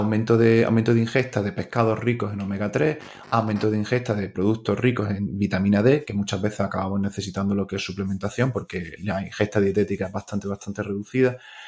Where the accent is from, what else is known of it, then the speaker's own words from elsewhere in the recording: Málaga, Andalusia, Spain; Por contextualizar un poco por mi acento, por si no habéis dado cuenta ya todavía. Yo soy de Málaga, pero estudié en Granada.